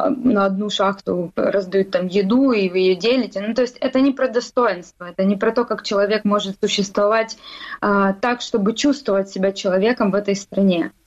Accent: Sloviansk, Donetsk Oblast, Ukraine; я из Славянска, Донецкой области, мне 28 лет

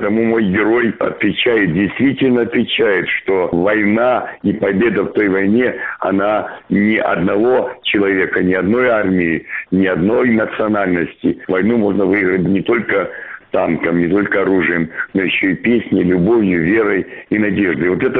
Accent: Makiivka, Donetsk Oblast, Ukraine; now in Kyiv, Ukraine; Я тоже поступил из Макеевки в Киеве, не размовляв украинскую мовою

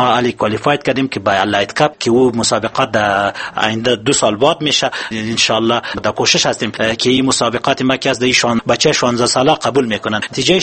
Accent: Afghanistan; ما افتخار میکنیم که ما افغان هستیم

